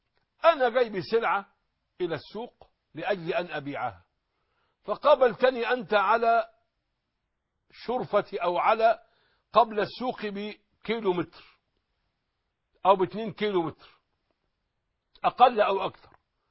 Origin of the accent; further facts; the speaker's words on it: Egypt; نحن أبناء مصر